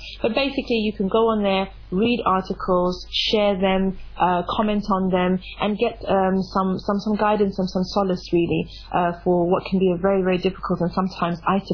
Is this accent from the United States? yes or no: no; United Kingdom; born there; My parents are from KwaZulu-Natal, and they left South Africa during apartheid, and I was born in the UK.